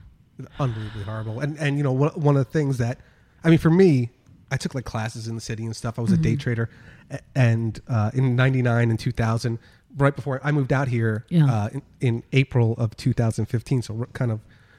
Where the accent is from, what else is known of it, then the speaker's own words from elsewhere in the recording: New Jersey, United States; I told you earlier, I'm from New Jersey.